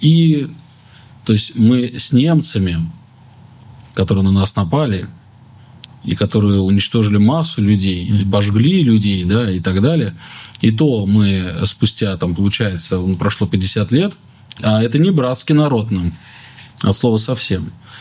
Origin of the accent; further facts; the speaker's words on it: Moscow, Russia; Я вышел, москвич, и такой, о, дубак.